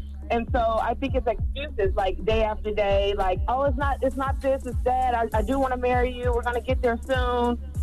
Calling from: Dayton, Ohio, United States; I'm calling from Dayton, Ohio. How are you guys?

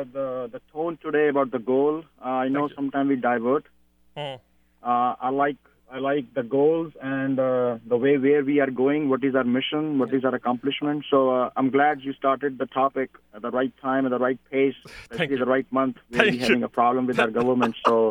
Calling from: Hayward, California, United States; I'm from Hayward.

